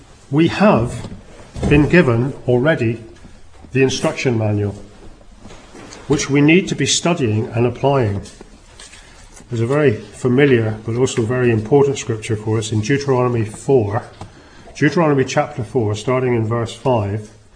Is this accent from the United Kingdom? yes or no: yes; South West England, United Kingdom; I'm not Jewish. I'm Cornish. We're much more careful with money than Jews.